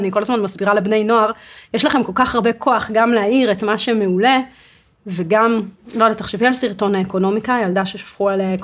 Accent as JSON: {"language": "Hebrew", "town": "Kfar Yehoshua", "region": "Northern District", "country": "Israel", "tie": "born or raised there", "said": "גדלתי בעמק ישראל, במושב שנקרא כפר יהושע, התיישבות העובדת, עזרה הדדית"}